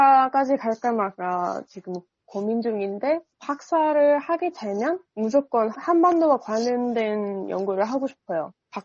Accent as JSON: {"language": "Korean", "country": "United States", "tie": "born or raised there", "second_language": "Korean", "said": "제가 미국 좀 시골에서 자랐기 때문에"}